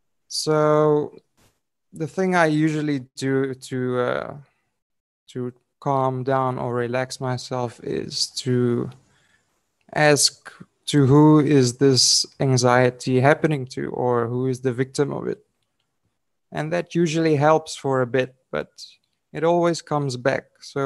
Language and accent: English; South Africa; Actually, I'm from South Africa.